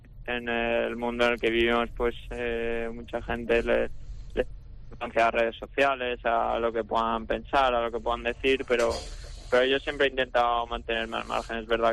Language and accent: Spanish; Valencian Community, Spain; siendo valenciano y valencianista, pues el poder jugar en Mestalla se disfruta muchísimo